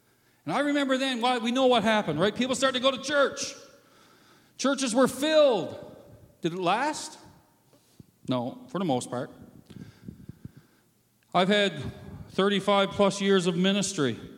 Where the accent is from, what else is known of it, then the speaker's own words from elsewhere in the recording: Newfoundland and Labrador, Canada; I grew up in Newfoundland in the days of the cod moratorium when the cod fishery that the province of Newfoundland depended on collapsed because of overfishing by foreigners and so on.